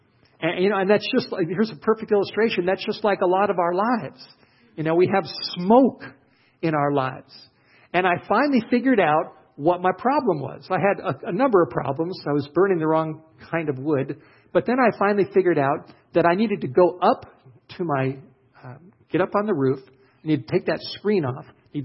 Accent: Los Angeles, California, United States; now in Idaho, United States; I'm a city boy. I grew up in Los Angeles, and we didn't burn wood as I was growing up.

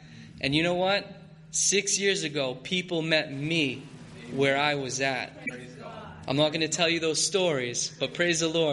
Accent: Maine, United States; growing up in Maine, I like to fish.

